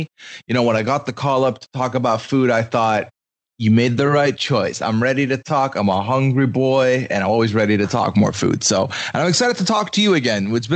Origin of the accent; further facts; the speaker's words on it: Dubai, United Arab Emirates; born and raised in Dubai, Dubai is kind of like a melting pot of humanity.